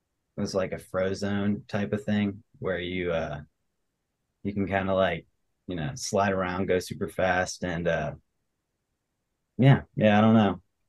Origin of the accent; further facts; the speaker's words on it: Virginia, United States; now in Lexington, United States; I'm Caroline's brother. And so I am from Virginia. I went to school in Indiana at Purdue. And now I just started a job in Lexington.